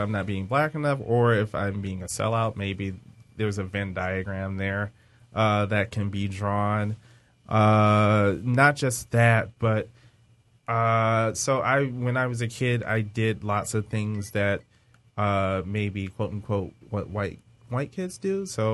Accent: Detroit, Michigan, United States; I grew up in Detroit, right? Detroit is mostly black city. I went to mostly black schools all my life, except preschool.

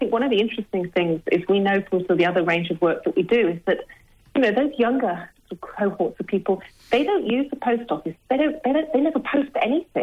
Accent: England, United Kingdom; now in Australia; You can tell by my accent, I'm a POM. And I come from a country where voting is not compulsory.

